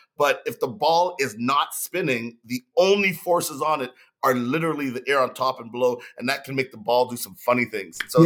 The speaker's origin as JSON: {"language": "English", "town": "Montreal", "region": "Quebec", "country": "Canada", "tie": "born or raised there", "said": "I'm born and raised in Montreal, Canada."}